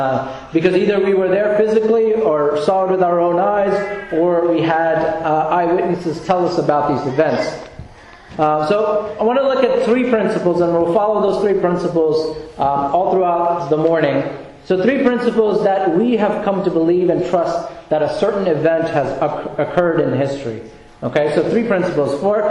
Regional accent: Philadelphia, Pennsylvania, United States; I grew up in Philadelphia, so you can go to the Independence Mall

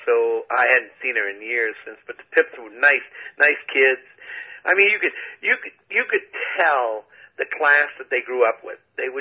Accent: New York, United States; because growing up in New York, I had a lot of black friends in New York.

